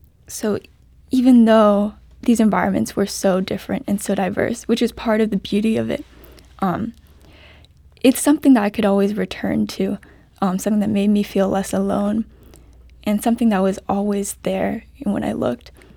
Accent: Florida, United States; also born or lived in New Mexico; now in St. Louis, United States; I'm also not a St. Louis native, and when I was growing up in Florida and New Mexico, I certainly didn't see cardinals

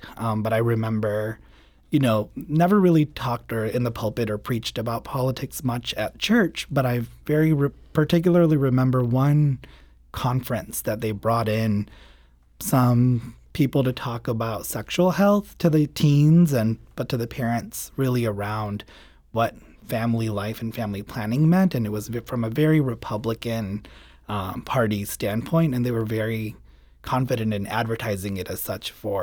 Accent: Skokie, Illinois, United States; So coming to the States and growing up in Skokie and going to public school, you know, I was still barely grasping this newness of what all of this meant.

